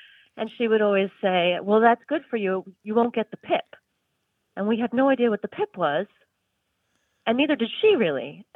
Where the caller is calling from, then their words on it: Mount Pleasant, South Carolina, United States; I'm calling from Mount Pleasant, South Carolina.